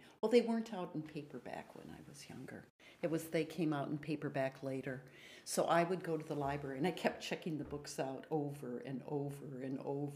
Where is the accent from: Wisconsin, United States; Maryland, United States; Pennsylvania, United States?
Wisconsin, United States; Eau Claire; So I was living in Wisconsin and growing up in Eau Claire. I was probably fourth grade.